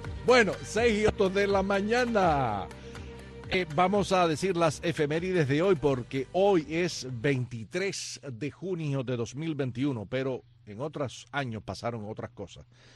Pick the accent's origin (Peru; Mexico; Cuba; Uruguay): Cuba; now in Finland; Y yo estoy en Finlandia, y yo soy el cubano de Finlandia.